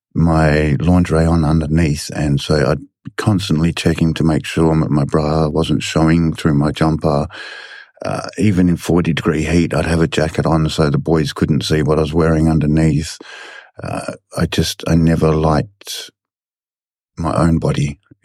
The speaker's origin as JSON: {"language": "English", "town": "Kalgoorlie", "region": "Western Australia", "country": "Australia", "tie": "born there", "said": "I was born in Kalgoorlie. Unfortunately, from what I've been told by my family, my father is Aboriginal"}